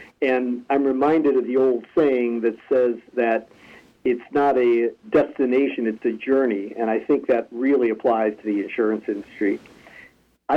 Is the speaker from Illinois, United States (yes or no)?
yes; Chicago, Illinois, United States; I'm native Chicagoan, born and raised here